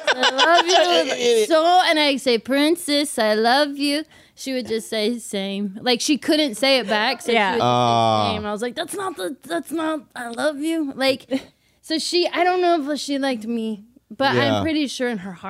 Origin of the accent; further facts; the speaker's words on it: the South, United States; And growing up in the South, primarily it is all white people.